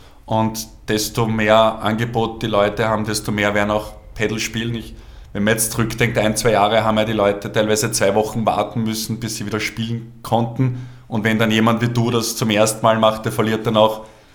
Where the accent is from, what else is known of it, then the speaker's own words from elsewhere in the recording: Obersulz, Lower Austria, Austria; Ich bin aufgewachsen in Obersulz, der Steiner Matthias ist auch aus Obersulz.